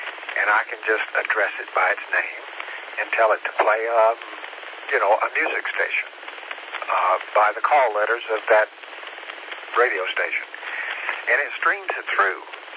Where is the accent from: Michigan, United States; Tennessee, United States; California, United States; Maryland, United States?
Tennessee, United States; Kingsport; That would be Bristol, Johnson City, and my hometown of Kingsport.